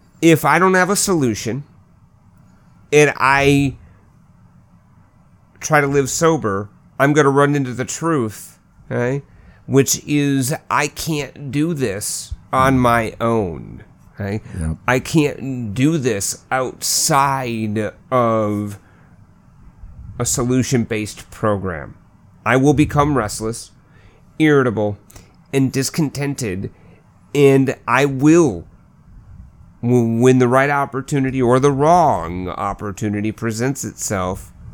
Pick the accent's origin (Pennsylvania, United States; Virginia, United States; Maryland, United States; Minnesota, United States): Minnesota, United States; You know, it's interesting because I was born and raised in Minnesota.